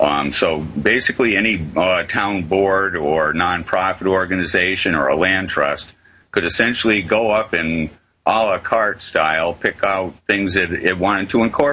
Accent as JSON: {"language": "English", "town": "Ware", "region": "Massachusetts", "country": "United States", "tie": "born or raised there", "said": "I was born and raised here in Western Massachusetts. I live in the town of Ware."}